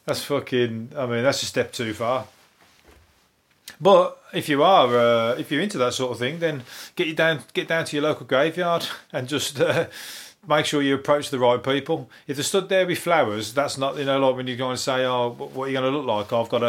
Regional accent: West Midlands, United Kingdom; accent: Birmingham; so you know, my accent isn't the Birmingham accent, might be to a French woman, I don't know, or a French man.

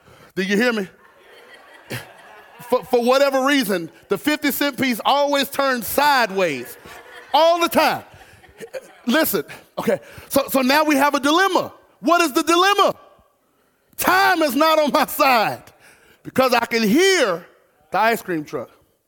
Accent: Garland, Texas, United States; So I'm not from Greenville, I'm from Garland.

